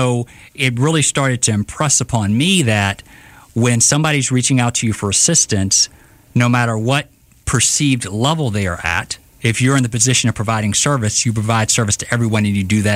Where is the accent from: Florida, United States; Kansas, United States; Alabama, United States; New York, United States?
Alabama, United States; Prichard; I'm from Pritchard